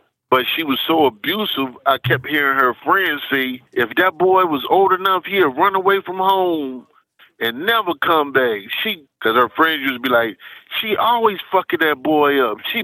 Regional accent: Norristown, Pennsylvania, United States; born there; I was born in Norristown, Pennsylvania. One mom, never knew my dad.

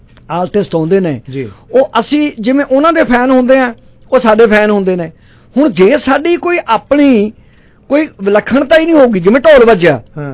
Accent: Niholka, Punjab, India; ਸਾਡਾ ਪਿੰਡ ਕੱਟ ਕੇ ਮੋਹਾਲੀ ਜ਼ਿਲ੍ਹੇ ਦੇ ਵਿੱਚ ਆ ਗਏ ਨੇ, ਬਿਲਕੁਲ ਕੁਰਾਲੀ ਦੇ ਚੜ੍ਹਦੀ ਵਾਲੇ ਪਾਸੇ ਸਾਡਾ ਪਿੰਡ ਹੈ, ਉਹਦਾ ਨਾਂ ਹੈ ਨਿਹੋਲਕਾ। ਸੋ ਮੇਰਾ ਜਿਹੜਾ ਬਚਪਨਾ ਹੈ

